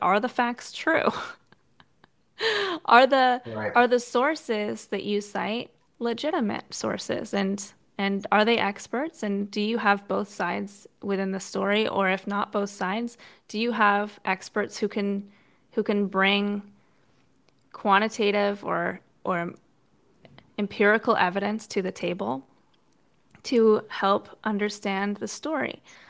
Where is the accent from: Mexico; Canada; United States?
Canada; I'm Canadian.